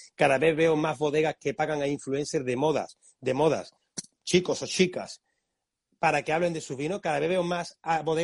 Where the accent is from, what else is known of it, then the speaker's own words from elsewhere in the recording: Montilla, Andalusia, Spain; ya quisiera yo, también soy de Montilla